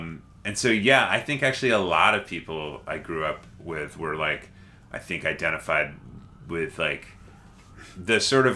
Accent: Rhode Island, United States; I am. I'm New from England. Rhode Island, yeah.

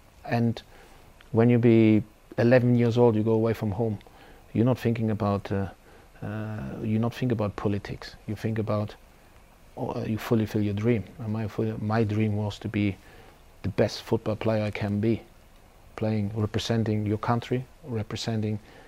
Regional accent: Germany; English is a second language; moved away as an adult; one day I would like to have the experience to manage in my home country. I've been out of my home country for quite some time.

